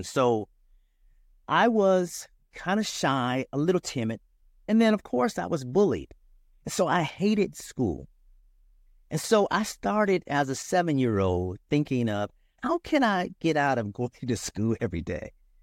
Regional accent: California, United States; I was born and raised in California.

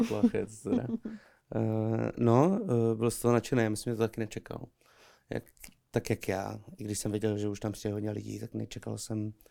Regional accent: Třebíč, Vysočina Region, Czechia; protože pocházím od Třebíče

